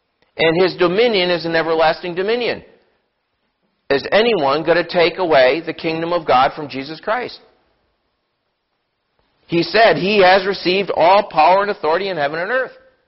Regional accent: Germany; English is a second language; I'm from Germany originally.

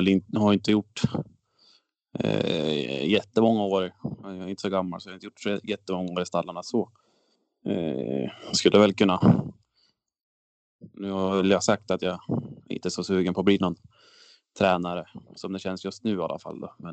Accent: Brunflo, Jämtland County, Sweden; Ja, Det är ju föräldrahemmet då. Men det är Brunf, en och en halv mil utanför Östersund.

